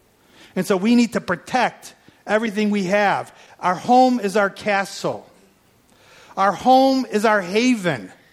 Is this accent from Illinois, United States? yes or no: yes; Chicago, Illinois, United States; Usually it's, okay, where's my wallet? I'm from Chicago. It's usually, where's my wallet?